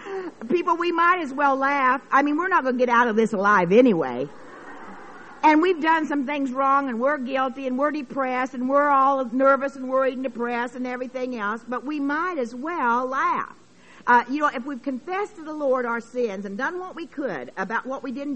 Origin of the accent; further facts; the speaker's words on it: Nebraska, United States; I grew up in Nebraska in a little town of about 300, and then later 300 to 500, and later another little town of about 2,000.